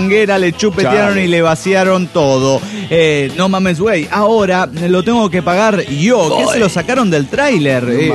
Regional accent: Costa Rica; de Costa Rica.

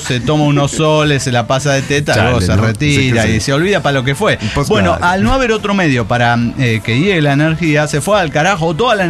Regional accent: Zacatlán, Puebla, Mexico; born there; fui a mi pueblo natal, Zacatlán.

